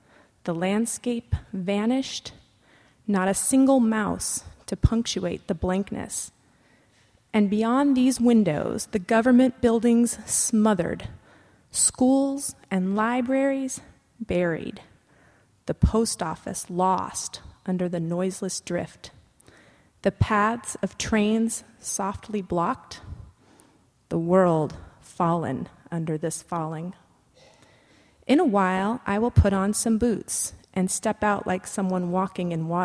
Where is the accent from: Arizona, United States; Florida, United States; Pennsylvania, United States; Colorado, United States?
Arizona, United States; now in Seattle, United States; And I grew up in Arizona where we don't get snow. And so my experience of living in Seattle and experiencing snow is that it is a disruption and an upheaval